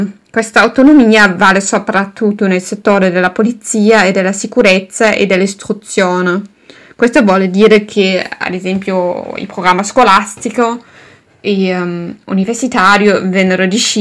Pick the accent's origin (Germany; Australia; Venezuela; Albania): Germany; Italian is a second language; sono tedesca, però ho vissuto a Torino negli ultimi 7 mesi per la mia ricerca in storia. Sono tornata la settimana scorsa, no, 2 settimane fa ormai in Germania e adesso sono a nord della Germania presso i miei in campagna